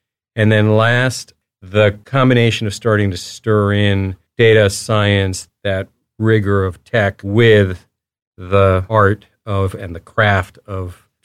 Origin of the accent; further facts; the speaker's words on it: Mexico City, Mexico; now in New York City, United States; Ooh, that's a tough one. My hometown, but New York City. I've been here a long time.